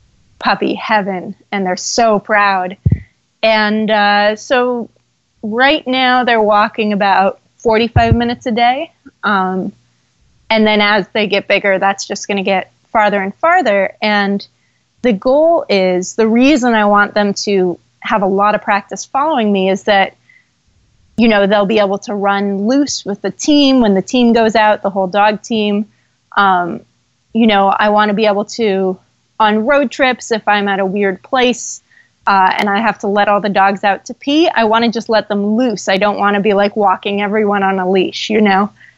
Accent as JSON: {"language": "English", "region": "California", "country": "United States", "also_born_or_lived": "Norway", "said": "I'm from California, of course."}